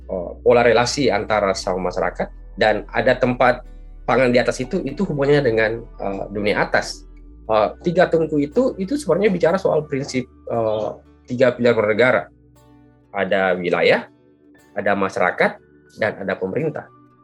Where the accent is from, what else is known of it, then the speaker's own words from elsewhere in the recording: Kajang, South Sulawesi, Indonesia; Nah, pada konsep lain misalnya di kampung saya misalnya di Kajang di Bulukumba itu